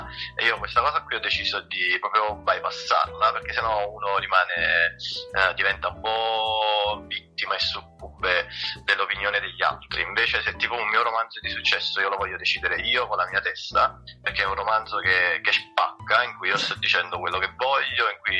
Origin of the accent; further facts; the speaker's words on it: Naples, Campania, Italy; accent: Neapolitan; se le persone mi dicono che sono napoletano, per me c'hanno ragione, cioè, nel senso, che cosa dici? Mi sembra abbastanza evidente sia dai tratti somatici che dall'accento e tutto